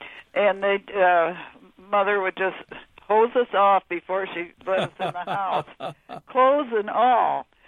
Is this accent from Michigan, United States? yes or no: yes; Michigan, United States; My grandma and I grew up in Michigan, and my grandma had a big cherry tree.